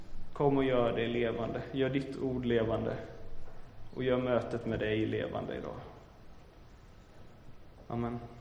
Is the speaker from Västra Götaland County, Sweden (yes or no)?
yes; Jonsered, Västra Götaland County, Sweden; När jag växte upp i Jonsered så hade alltid vi ett stort midsommarfirande på den ängen som låg precis utanför min mammas radhus.